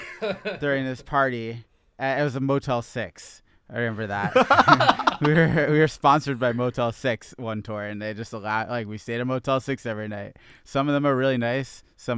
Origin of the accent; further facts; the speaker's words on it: New Jersey, United States; now in New York, United States; Well, I grew up in New Jersey, so New York was I've been coming to the city since I was a little kid